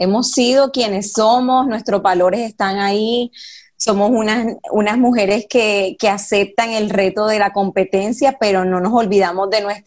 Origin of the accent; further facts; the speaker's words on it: Colombia; now in Australia; Lo más chistoso fue que una vez que trabajando para el gobierno de Queensland, era la primera colombiana que trabajaba allá. ¿Y que dónde quedaba Colombia? Y yo, Es que no es British Columbia, es Colombia, Sudamérica.